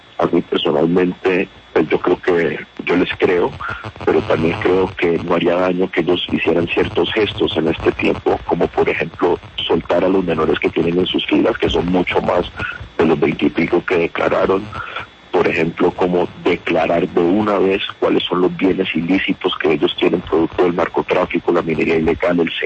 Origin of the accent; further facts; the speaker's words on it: Colombia; como colombiano